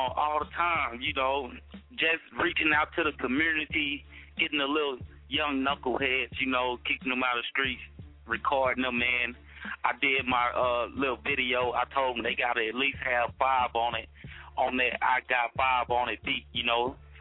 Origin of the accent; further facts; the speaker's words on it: Monroe, Louisiana, United States; I'm from Monroe, Louisiana, 318. It's like 2 hours from Shreveport, 4 hours from Dallas, Texas.